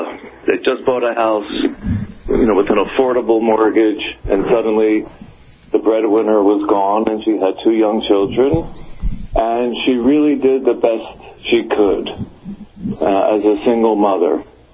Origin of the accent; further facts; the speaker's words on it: Philadelphia, Pennsylvania, United States; Anyway, I grew up in Philadelphia. Middle-class family, great schools, great neighborhood.